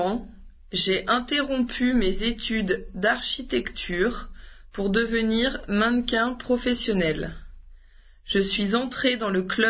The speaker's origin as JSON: {"language": "French", "town": "Paris", "region": "Île-de-France", "country": "France", "tie": "born or raised there", "also_born_or_lived": "Turin, Italy", "said": "Je suis née à Turin, en Italie. Mon père était industrialiste et ma mère était pianiste. En 1973, ma famille est allée à Paris."}